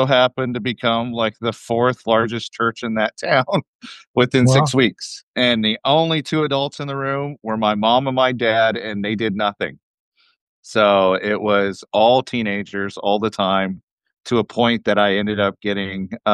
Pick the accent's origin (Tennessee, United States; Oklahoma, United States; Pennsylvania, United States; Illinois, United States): Oklahoma, United States; born there; also born or lived in Colorado / Arkansas; I was born in Oklahoma, so we came back the next time